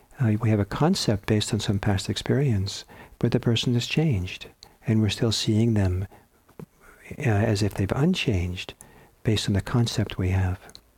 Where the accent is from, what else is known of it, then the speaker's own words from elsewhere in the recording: Italy; When I was in growing up in Italy, I loved walking through the parks